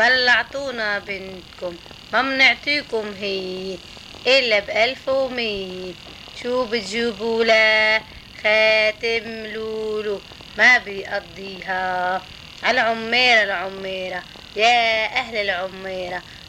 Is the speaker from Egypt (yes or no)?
no; Baalbek, Baalbek-Hermel, Lebanon; born there; ولدت ببعلبك.